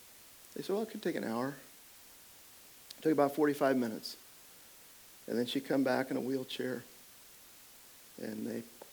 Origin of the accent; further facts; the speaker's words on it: Modesto, California, United States; Modesto. I said, that's my hometown.